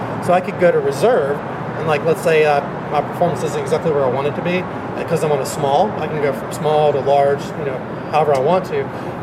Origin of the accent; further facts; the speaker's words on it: the South, United States; accent: southern; In case you can't understand what I'm saying, because my southern accent